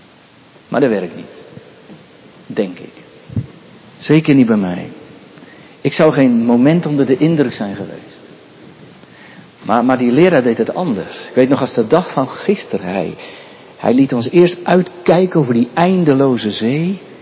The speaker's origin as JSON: {"language": "Dutch", "town": "Katwijk aan Zee", "region": "South Holland", "country": "Netherlands", "said": "ik kom uit Katwijk aan Zee"}